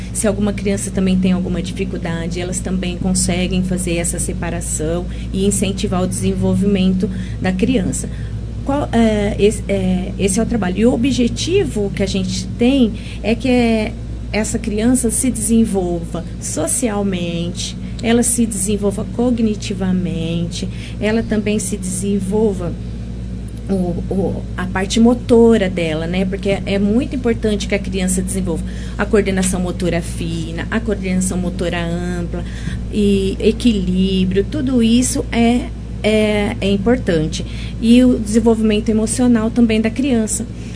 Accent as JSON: {"language": "Portuguese", "town": "Matão", "region": "São Paulo", "country": "Brazil", "tie": "born there", "said": "E meus pais, eles eram de São Lourenço do Turvo, e aí eu vim de lá, né? Eu nasci em Matão, mas vim para cá ainda pequena, e aí cresci aqui"}